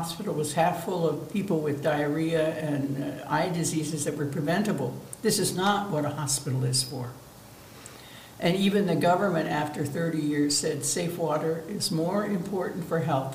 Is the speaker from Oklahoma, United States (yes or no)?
no; Ohio, United States; also born or lived in Iowa; So that was a good experience, Iowa. I'm from Ohio originally. I'm not from Iowa.